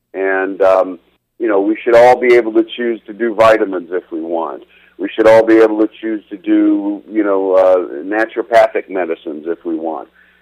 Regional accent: Canada; we as Canadian are gentlemen and we need to honor those agreements.

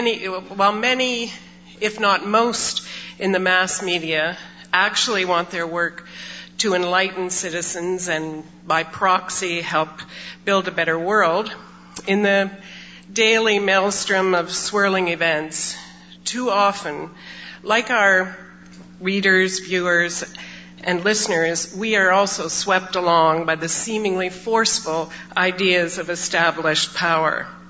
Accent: Ontario, Canada; I'm from Frozen, Ontario

